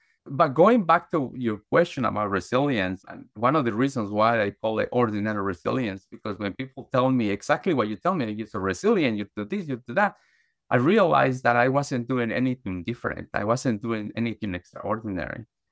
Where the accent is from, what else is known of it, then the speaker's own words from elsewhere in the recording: Guatemala; So I grew up in Guatemala, Central America, in the 1970s and 80s.